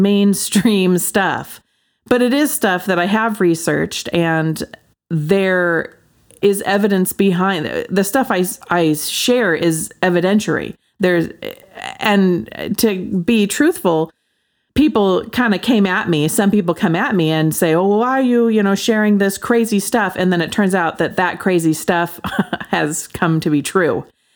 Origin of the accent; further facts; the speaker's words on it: Pacific Northwest, United States; I grew up in the Pacific Northwest.